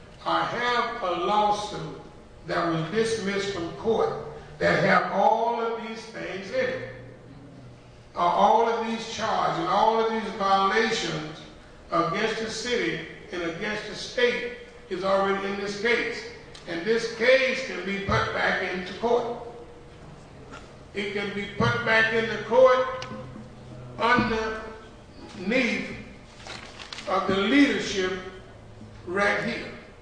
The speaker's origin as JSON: {"language": "English", "town": "Dothan", "region": "Alabama", "country": "United States", "tie": "born or raised there", "said": "And the thing over here, right in my hometown, Dothan, Alabama, there they killed my cousin."}